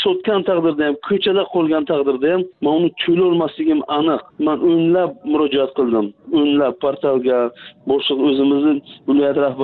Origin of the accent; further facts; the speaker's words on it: Bukhara, Bukhara Region, Uzbekistan; born there; Men Buxoro shahrida tug'ilganman. 50 yoshdaman.